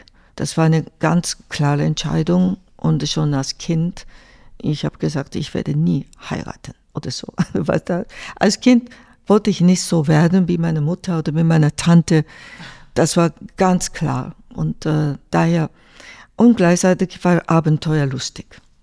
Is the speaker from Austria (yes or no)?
no; Japan; German is a second language; Ich bin natürlich nicht als Japanerin nach Andalusien gegangen, sondern einfach als Mensch.